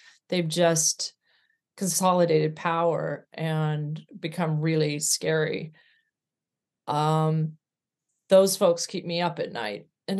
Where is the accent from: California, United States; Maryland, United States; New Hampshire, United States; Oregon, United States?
California, United States; also born or lived in Arkansas; No, I grew up in California. I was born in Arkansas.